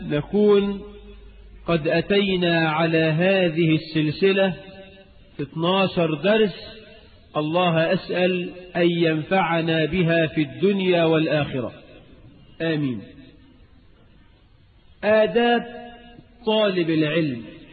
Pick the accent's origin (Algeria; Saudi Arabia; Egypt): Egypt; بلدنا مصر